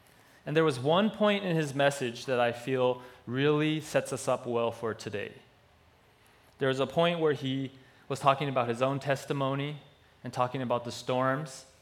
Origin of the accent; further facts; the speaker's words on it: Hawaii, United States; accent: Hawaiian; She didn't want me to get into my Hawaiian accent, and you know, that always happens when you go there, you start talking like